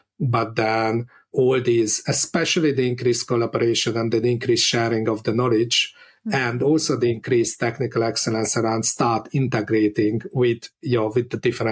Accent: Budapest, Hungary; English is a second language; now in United Kingdom; Then in Budapest, where I'm originally from, was born, and probably you can tell from my accent. And then came to the UK. So 10 years now in the UK

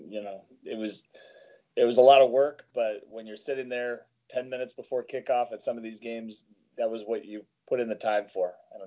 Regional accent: Novi, Michigan, United States; Yep, a longtime friend of mine from my hometown in Novi.

